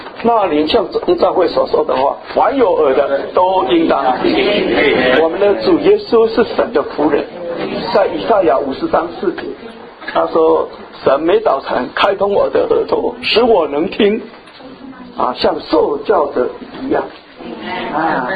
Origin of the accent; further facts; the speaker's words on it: China; 你不要小看我们中国人的造字